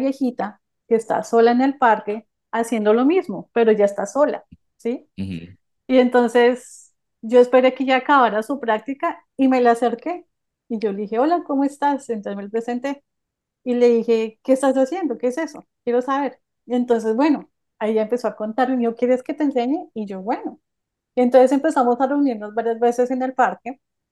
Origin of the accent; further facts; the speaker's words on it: Bogotá, Colombia; porque yo soy de Bogotá, crecí en Bogotá